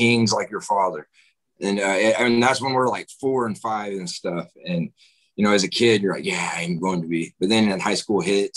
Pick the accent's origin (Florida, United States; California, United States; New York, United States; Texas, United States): Texas, United States; Lake Dallas; Growing up in Lake Dallas, remember a billboard on I-35 just past the catfish farm